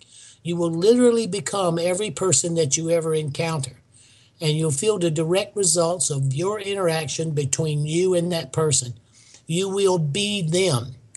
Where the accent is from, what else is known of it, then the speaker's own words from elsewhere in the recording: South Carolina, United States; Well, I grew up in South Carolina, and you know, everybody goes to hell in South Carolina.